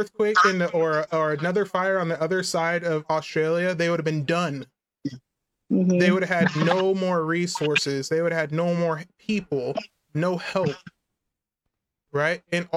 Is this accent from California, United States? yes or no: yes; California, United States; back when I was growing up in California, a three bedroom was like $1,500 to $1,700.